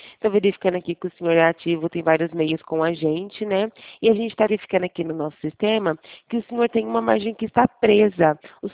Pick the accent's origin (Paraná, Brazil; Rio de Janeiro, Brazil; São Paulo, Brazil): São Paulo, Brazil; Sumaré; do centro de Sumaré, interior de São Paulo.